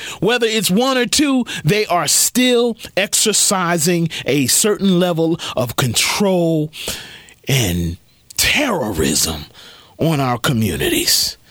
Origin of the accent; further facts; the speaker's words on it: Asbury Park, New Jersey, United States; back home in my hometown of Asbury Park